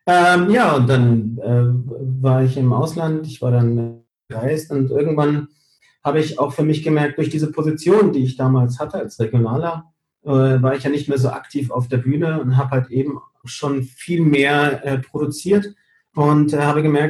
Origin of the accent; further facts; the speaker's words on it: Canary Islands, Spain; moved away; Also Kanarischen Inseln, ganz klar, die Heimat. Ich komme aber ja eigentlich aus Gran Canaria. Wiederum ist aber dort der Bereich, die Gegend, wo ich aufgewachsen bin, die ist jetzt so zugebaut.